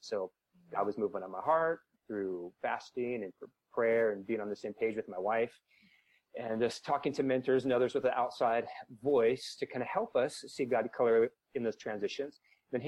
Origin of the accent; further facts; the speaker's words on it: Washington, United States; also born or lived in Southern California; now in St. Louis, United States; So Washington is where I started, my home state, and then down to Southern California. I was there for about 7 years.